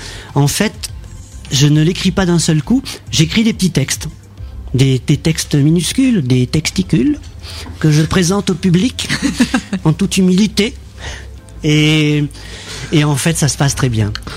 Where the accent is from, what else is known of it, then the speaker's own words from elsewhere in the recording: Bayonne, Nouvelle-Aquitaine, France; Puis l'année prochaine, je vais jouer chez moi à Bayonne.